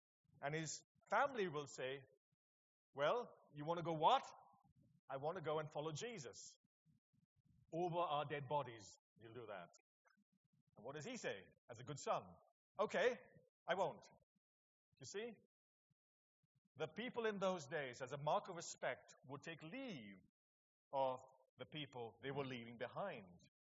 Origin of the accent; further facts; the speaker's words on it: East of England, United Kingdom; I come from Cambridgeshire, by the way. I come from Cambridgeshire.